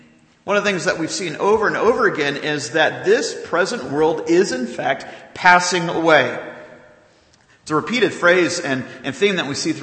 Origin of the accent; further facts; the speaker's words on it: the South, United States; You know, growing up in the South, I'm sure you'd find in other churches around here